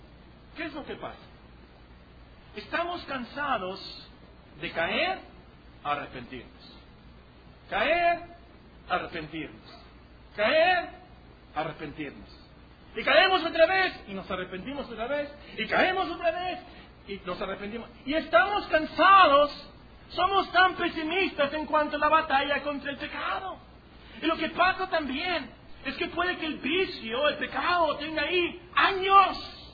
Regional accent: Veracruz, Mexico; Es que yo soy de Veracruz, hermano. El odio jarocho

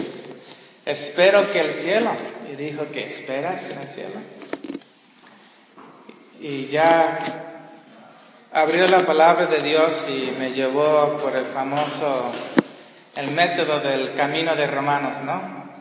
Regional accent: Brooklyn, New York, United States; mis papás son originarios de Puerto Rico, los dos nacieron ahí, y yo nací en Brooklyn, Nueva York. Estuve ahí pues toda mi escuela, terminando prepa.

